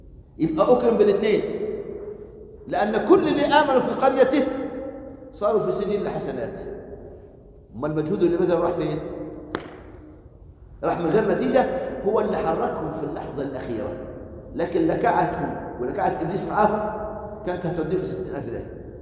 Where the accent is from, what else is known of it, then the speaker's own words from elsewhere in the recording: Egypt; الله يرحم أحد أخواننا الدعاء كان مرة عندنا في مصر